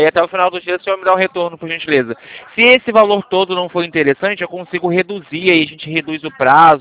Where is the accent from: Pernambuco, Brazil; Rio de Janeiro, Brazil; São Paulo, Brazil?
Rio de Janeiro, Brazil; No final do meu número é o número 21, tá? Porque eu sou aqui do Rio de Janeiro.